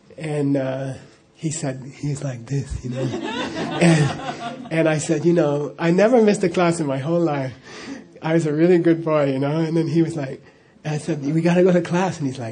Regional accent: Arizona, United States; also born or lived in Los Angeles; So, I grew up in Arizona. I was born in L.A., grew up in Arizona.

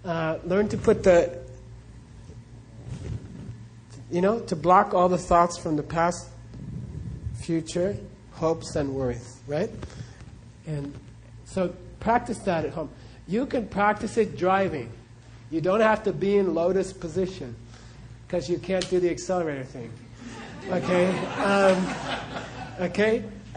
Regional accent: Phoenix, Arizona, United States; It's very fun for me, and this is my hometown, so I love Phoen

